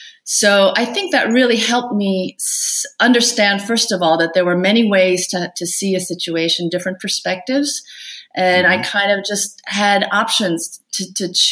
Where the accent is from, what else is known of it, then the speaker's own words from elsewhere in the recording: Iowa, United States; Well, I grew up in Iowa, so in the Midwest. My father is American, Swedish German, and my mother was Korean. So they met in Korea. And so I grew up in a bicultural household. In the middle of Iowa, there were no Asians when I was growing up.